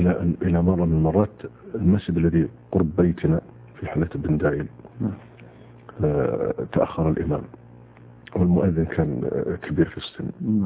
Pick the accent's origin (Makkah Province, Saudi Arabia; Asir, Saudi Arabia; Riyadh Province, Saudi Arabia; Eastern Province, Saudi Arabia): Riyadh Province, Saudi Arabia; Riyadh; أنا نشأت في مدينة الرياض، تعلمت فيها وتخرجت من الثانوية، وعملت في الخطوط السعودية 6 سنوات،